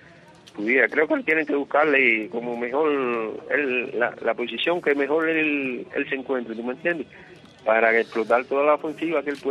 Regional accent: Cuba; yo soy fanático a los Yankees, como muchos cubanos.

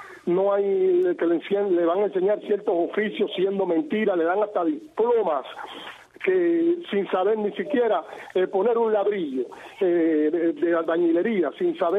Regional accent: Cuba; mi derecho como cubano, como ciudadano

